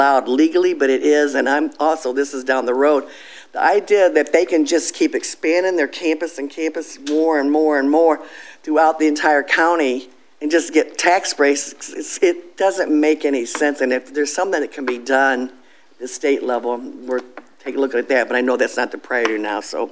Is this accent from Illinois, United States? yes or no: no; Ypsilanti, Michigan, United States; when I tell people, they say, where are you from? You tell them, Ypsilanti, they say, what's between Ann Arbor?